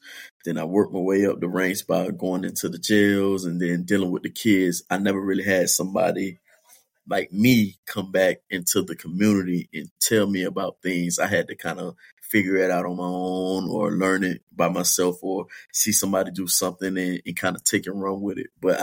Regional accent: Miami, Florida, United States; now in Indianapolis, United States; So pretty much I'm from Miami, Florida. I just came up to Indy since December.

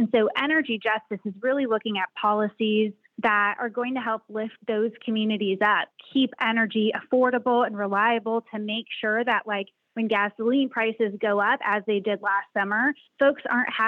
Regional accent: Texas, United States; So I grew up in Southeast Texas, which is kind of the Beaumont-Port Arthur area, and it is heavy, heavy in the energy and petrochemical industry.

